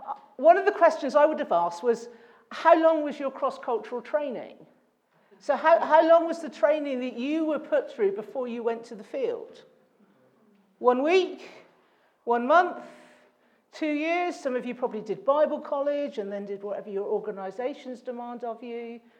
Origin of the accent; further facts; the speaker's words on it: Bristol, South West England, United Kingdom; accent: Bristolian; I am a girl from Bristol, which is the West Country in England, and I have R's.